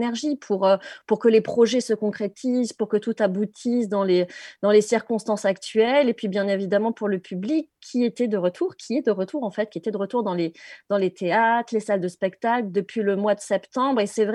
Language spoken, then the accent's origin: French; Nouvelle-Aquitaine, France; Je viens de la Dordogne, et là-bas on a une grotte donc qui est mondialement connue, la grotte de Lascaux